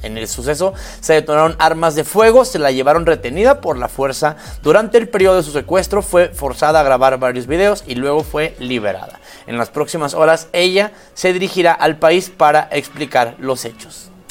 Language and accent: Spanish; Mexico; nosotros como mexicanos tenemos que tragarnos